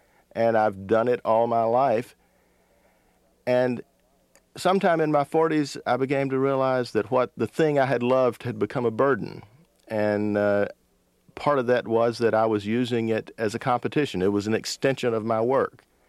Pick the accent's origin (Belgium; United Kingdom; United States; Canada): United States; Alabama; I was greatly influenced as a young person growing up in Alabama when Bear Bryant was the football coach at the University of Alabama.